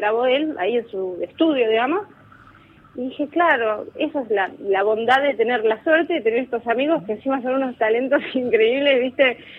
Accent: Argentina; se renota que soy argentina tocando, porque hay como una cosa criolla en la forma de pulsar las cuerdas, de cómo las hago vibrar. Yo soy criolla

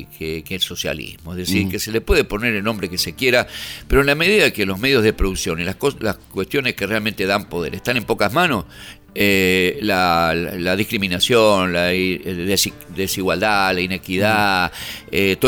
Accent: Bolivia; cuando yo soy boliviano

